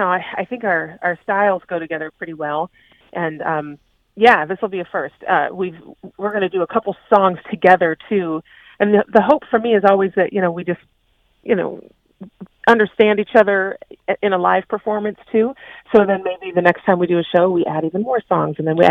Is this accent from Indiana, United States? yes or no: no; Michigan, United States; Well, when I grew up in Michigan, but I moved away for a while. And when I moved back to Michigan